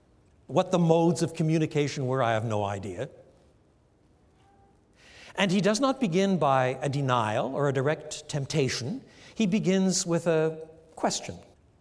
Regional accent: French Canada, Canada; English is a second language; also born or lived in Europe; Now, I was brought up in French Canada and learned English in Canada and lived in Europe for many years, so that my ears don't always hear things exactly the way American ears hear things.

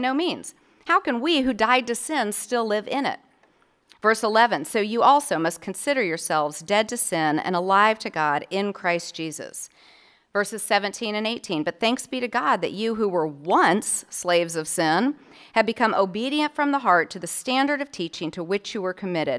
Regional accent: St. Louis, Missouri, United States; I gave you a geographical reference point, right? I'm from St. Louis.

